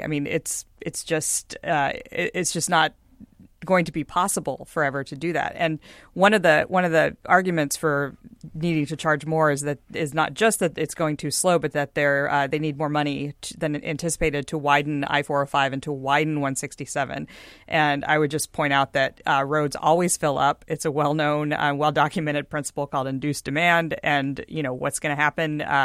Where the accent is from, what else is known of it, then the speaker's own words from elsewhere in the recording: Houston, Texas, United States; I mean, I'm from Houston, land of the, you know, 24 lane Katy Freeway